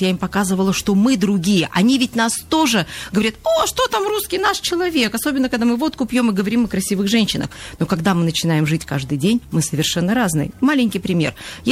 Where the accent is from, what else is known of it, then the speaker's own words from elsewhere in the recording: Russia; now in Poland; к сожалению, я россиянка, которая живет в Польше, я выслала ребенка из Польши учиться